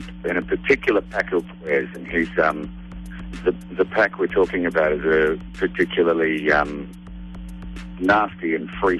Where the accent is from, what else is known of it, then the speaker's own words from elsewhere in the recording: Australia; moved away as an adult; now in United States; Australia.